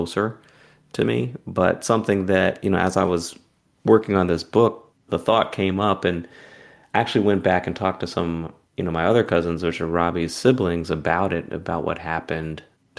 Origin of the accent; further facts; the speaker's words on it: Maryland, United States; I grew up in Maryland, suburban Maryland, outside of Washington, D.C. Guns were not part of culture there.